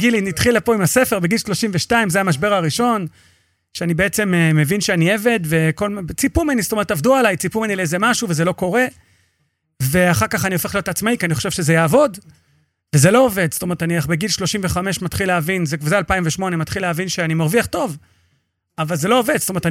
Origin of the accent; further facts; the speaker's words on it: Holon, Tel Aviv District, Israel; born there; now in Petah Tikva, Israel; אני נולדתי בחולון, משקיע ברמת גן, המשרדים בנתניה, גר בפתח תקווה.